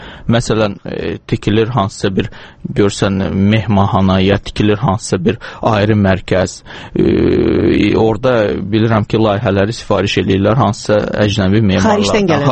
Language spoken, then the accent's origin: Azerbaijani; Baku, Azerbaijan; born there; Axı, mən bu Bakıda anadan olmuşam, bu mənim şəhərim. Deyim, mənim ölkəmdir.